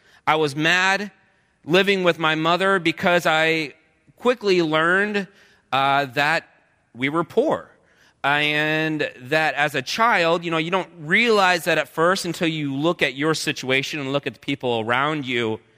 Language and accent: English; Iowa, United States; born there; also born or lived in West Virginia; I was born in Iowa, but my dad had got transferred for work and got transferred over to Parkersburg, West Virginia.